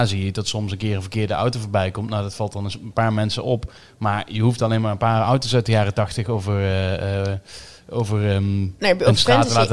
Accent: Netherlands; Waarom zijn wij Nederlanders zo gefixeerd op crime?

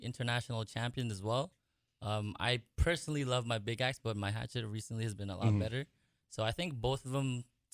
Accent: Toronto, Ontario, Canada; I'm from Toronto.

